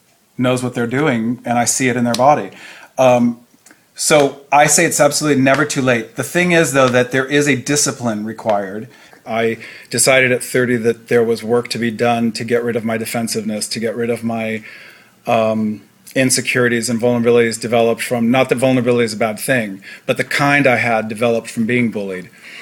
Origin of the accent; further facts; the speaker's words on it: San Francisco, California, United States; and we moved to San Francisco in 63 or 4. And then I grew up in the Bay Area, which I think was an amazing place to grow up.